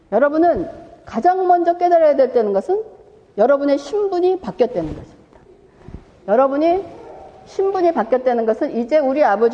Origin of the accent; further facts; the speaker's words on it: South Korea; now in United States; 제가 한국 사람이었어요. 근데 미국에 와서 미국 시민이 돼서 미국 시민권을 받았어요.